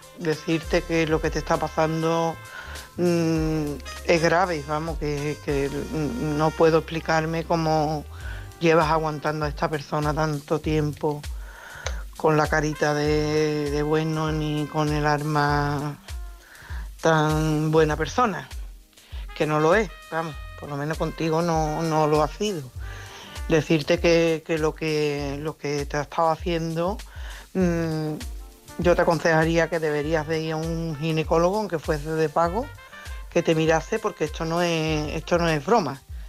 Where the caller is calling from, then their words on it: Coria, Extremadura, Spain; de Coria.